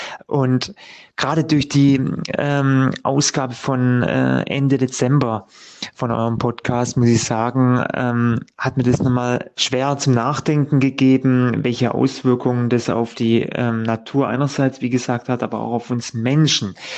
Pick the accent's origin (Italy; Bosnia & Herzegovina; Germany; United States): Germany; Bühl, Baden-Württemberg; ich komme hier aus Baden-Württemberg, aus dem schönen Bühl.